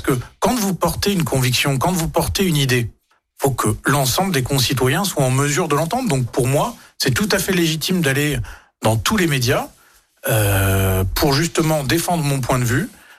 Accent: Romania; French is a second language; moi j'ai grandi en Roumanie.

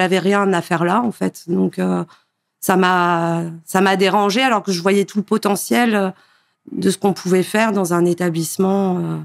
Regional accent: Metz, Grand Est, France; now in Toulon, France; Alors, moi, je suis Lorraine. Je suis née à Metz. J'ai fait mes études à Metz.

